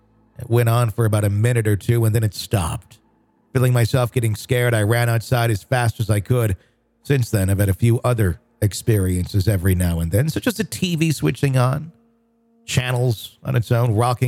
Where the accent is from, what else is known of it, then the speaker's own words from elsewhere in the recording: Sweden; I'm from Sweden.